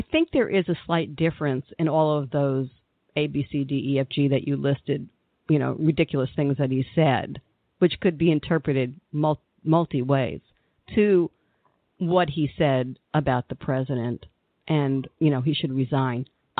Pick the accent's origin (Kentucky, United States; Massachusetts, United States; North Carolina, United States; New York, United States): New York, United States; I grew up in New York and then moved to the South